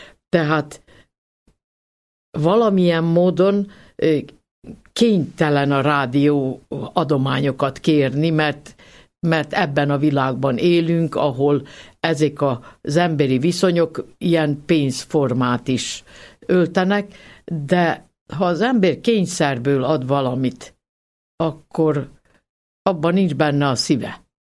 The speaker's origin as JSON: {"language": "Hungarian", "town": "Mohol", "region": "Vojvodina", "country": "Serbia", "tie": "born there", "said": "Az igaz, hogy nem olyan túl megtisztelő névén szerepel az én szülőfalumban, ugyanis most merem idézni a moholi kifejezést"}